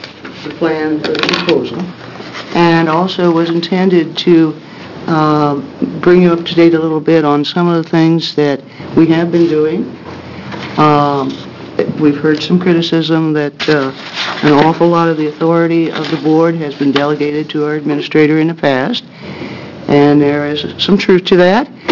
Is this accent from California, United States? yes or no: no; Medford, Oregon, United States; I'm currently the chair of the ACLB. I'm from Medford.